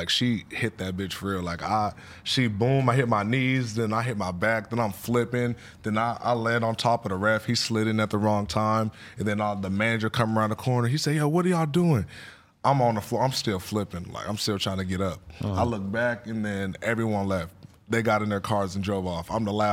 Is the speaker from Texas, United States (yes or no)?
yes; Killeen, Texas, United States; Killeen, Texas, like Fort Hood.